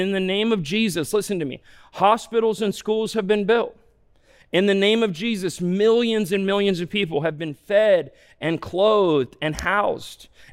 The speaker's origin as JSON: {"language": "English", "region": "Ohio", "country": "United States", "tie": "born or raised there", "said": "I grew up in Northeast Ohio"}